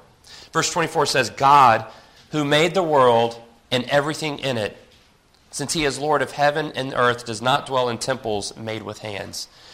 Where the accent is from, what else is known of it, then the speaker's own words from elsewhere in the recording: South Carolina, United States; I'm from South Carolina, and our real estate, I was talking to Alex earlier, our real estate's a lot different than up here.